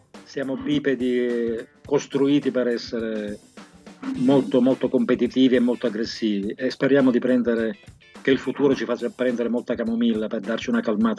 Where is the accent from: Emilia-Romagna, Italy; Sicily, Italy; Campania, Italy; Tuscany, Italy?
Sicily, Italy; born there; now in Rome, Italy; Nel senso che sono nato in Sicilia, perché da qualche parte uno deve nascere. Però insomma vivo a Roma da più di mezzo secolo, sono stato un globetrotter, ho girato il mondo grazie a questo lavoro